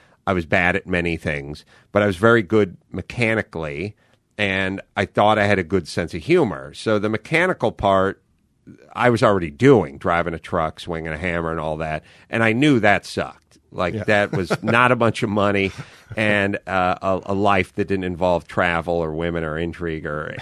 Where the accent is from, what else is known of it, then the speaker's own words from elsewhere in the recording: North Hollywood, California, United States; Anyway, I grew up on Houston. My family's house is on Houston Street in North Hollywood. And I got out of North Hollywood High, which was down Magnolia Boulevard there from Odyssey.